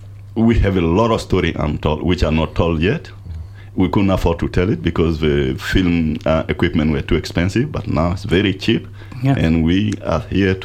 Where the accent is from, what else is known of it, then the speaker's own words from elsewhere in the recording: Bamako, Mali; I grew up seeing … performing in Bamako. I'm from Mali, so just next door.